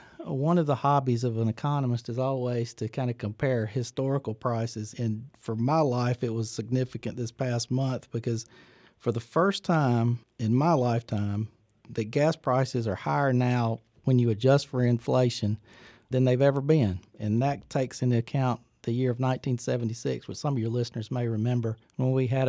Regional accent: Phenix City, Alabama, United States; from my hometown in the area of Phoenix City gas prices were $4.76 a gallon

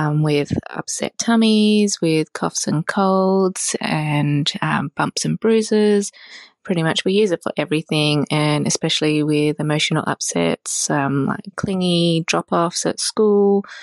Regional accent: Perth, Western Australia, Australia; from Perth

